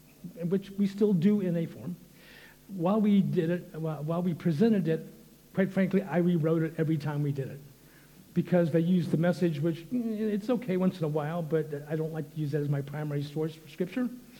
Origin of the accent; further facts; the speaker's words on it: Los Angeles, California, United States; I mean, I grew up in the Los Angeles area. It's busy, but it's not quite like London.